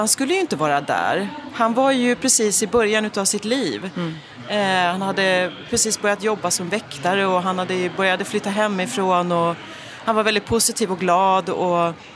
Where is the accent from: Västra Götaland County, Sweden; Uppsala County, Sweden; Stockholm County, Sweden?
Uppsala County, Sweden; Bålsta; Sen åker jag hem till Bålsta där jag växte upp några dagar senare